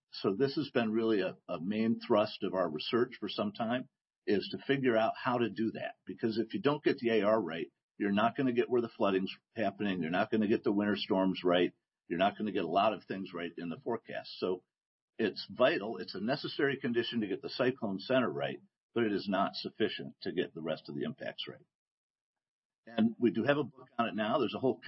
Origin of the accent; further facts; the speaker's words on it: Michigan, United States; also born or lived in Florida / Colorado / California; I'm from Michigan. I've lived in Florida. I've lived in Colorado and California.